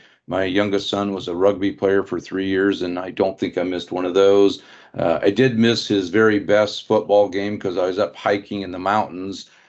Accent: Wawa, Ontario, Canada; Yeah, no, I know in our area, you know, I grew up in Wawa

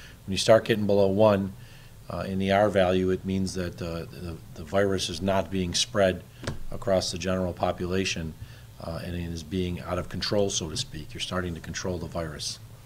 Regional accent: Lackawanna, New York, United States; We still have some communities like my hometown of Lackawanna

